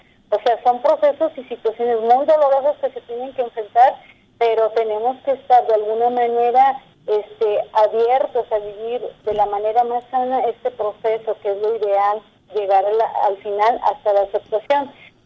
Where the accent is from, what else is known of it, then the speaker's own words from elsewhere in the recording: Autlán, Jalisco, Mexico; now in Guadalajara, Mexico; No sé si sabes, pero yo soy de Autlán.